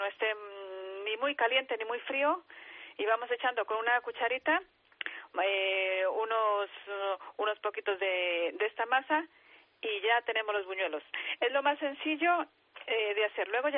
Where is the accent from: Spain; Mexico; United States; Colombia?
Colombia; Soy colombiana.